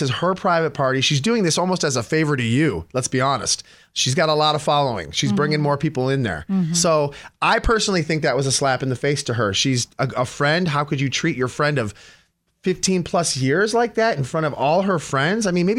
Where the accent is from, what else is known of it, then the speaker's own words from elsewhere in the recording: Michigan, United States; I'm from Michigan, but we just love, I mean, it's my favorite place in the world.